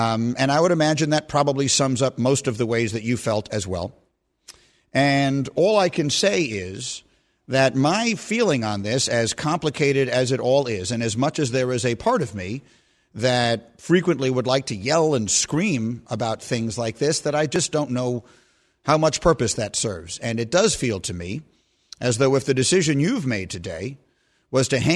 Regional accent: New York City, New York, United States; also born or lived in Chicago; And I grew up in New York City, and I always anticipated that when I graduated from college, I would move back to New York.

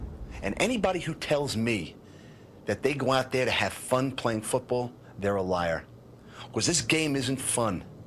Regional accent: Brooklyn, New York, United States; I grew up in Brooklyn, being in jail and getting into street fights.

